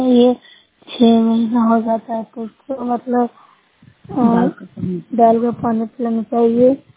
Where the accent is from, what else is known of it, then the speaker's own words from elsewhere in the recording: Bihar, India; मैं नौसिया प्रखंड से हूँ, लड़ांदा की रहने वाली हूँ।